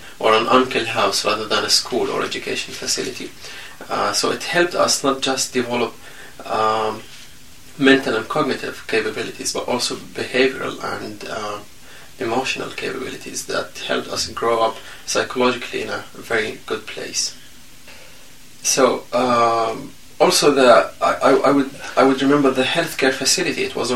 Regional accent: Rafah, Gaza Strip, Palestine; So, I grew up in Gaza Strip, in the south of Gaza Strip, in a place called Rafah refugee camp.

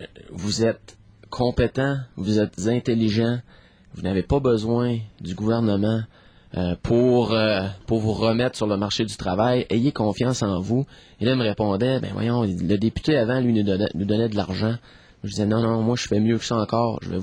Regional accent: Quebec City, Quebec, Canada; je suis de Limoilou, hein, puis j'habite encore dans Limoilou

